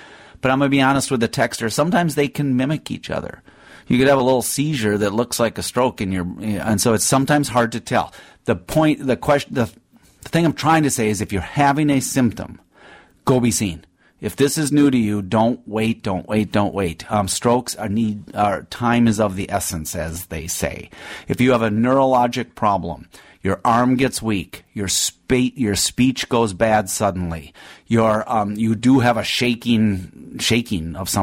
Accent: Minnesota, United States; We're from Minnesota. The correct term is pop.

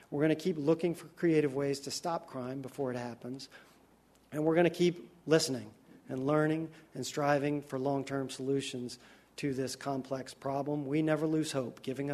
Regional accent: Tennessee, United States; now in Chicago, United States; I am from Tennessee. Chicago is my adoptive home.

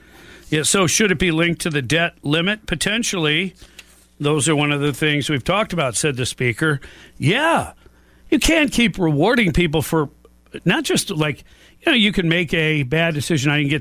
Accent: Louisiana, United States; I'm from Louisiana. We're prone to that.

